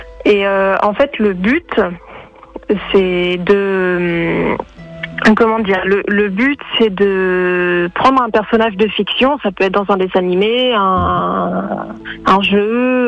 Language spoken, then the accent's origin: French; Brittany, France; now in Dieppe, France; Je suis bretonne